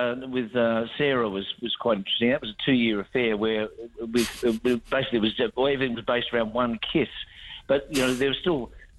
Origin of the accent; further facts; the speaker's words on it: Perth, Western Australia, Australia; I am from Perth.